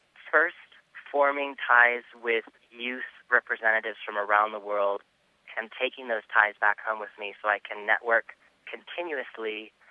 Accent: United States; relay that information back to the United States and youth here in my home country

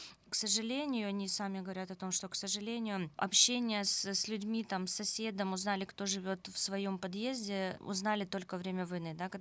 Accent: Zaporizhzhia, Zaporizhzhia Oblast, Ukraine; мы из Запорожья, мы не знаем, что такое жить в войне.

